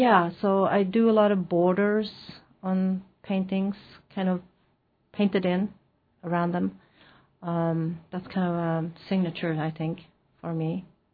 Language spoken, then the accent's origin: English; Sweden; now in Petersburg; No, I'm from Sweden.